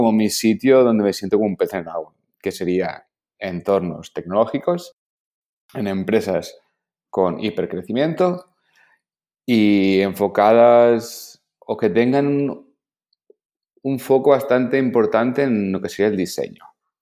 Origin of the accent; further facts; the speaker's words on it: Barcelona, Catalonia, Spain; soy de Barcelona, he vivido fuera y tal